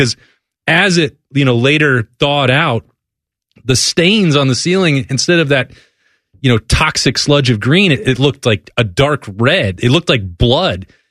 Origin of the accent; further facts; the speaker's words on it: Casper, Wyoming, United States; And I learned that lesson the hard way growing up in Wyoming, and then my first job was in Casper, my hometown, and living on my own.